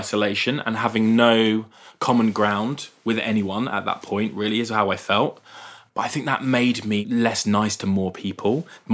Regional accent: Brighton, South East England, United Kingdom; There's a lot of great things about growing up in Brighton, which is predominant, like has a big gay community.

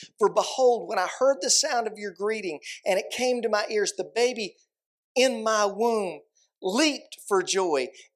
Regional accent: United States; And I'm actually from the Virginia-Tennessee line. And a lot of times when you go in there, when I go back home, I see relatives that I haven't seen in a long time

